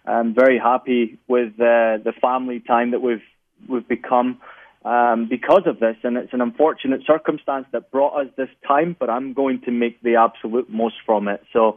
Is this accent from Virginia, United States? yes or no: no; California, United States; born there; don't be fooled by the accent. I was born in California, so I got to play up and grew up through the U.S. youth soccer system.